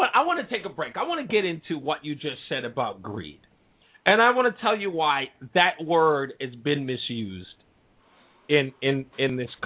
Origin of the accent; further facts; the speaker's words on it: New York City, New York, United States; especially growing up in Hollis, Queens